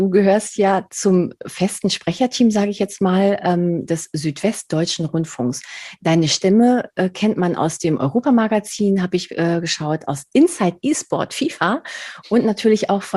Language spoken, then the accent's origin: German; Spain; German is a second language; now in Germany; Ich bin Spanierin, also ich kann definitiv nicht Berlinerisch irgendwie, aber trotzdem nehme ich es an.